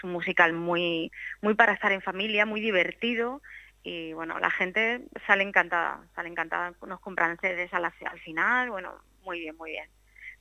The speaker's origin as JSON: {"language": "Spanish", "town": "Linares", "region": "Andalusia", "country": "Spain", "said": "yo en mi caso soy andaluza, como bien ha comentado, soy de Linares"}